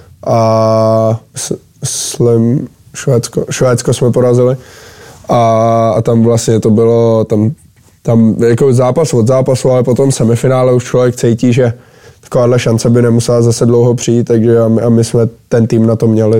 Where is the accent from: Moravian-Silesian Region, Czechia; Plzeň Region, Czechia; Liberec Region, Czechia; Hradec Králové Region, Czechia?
Hradec Králové Region, Czechia; Trutnov; když jsem byl malej v Trutnově